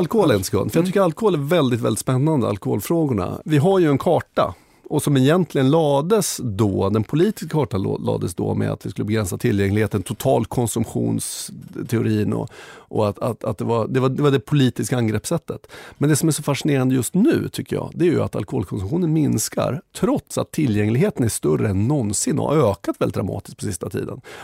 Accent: Enköping, Uppsala County, Sweden; än vad jag hade när jag växte upp i Enköping

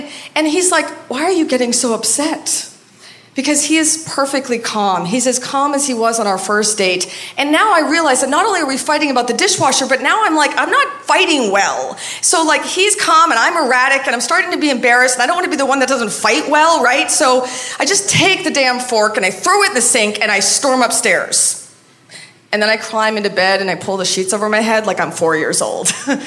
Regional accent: Maine, United States; his family from Iran and how I'm from Maine

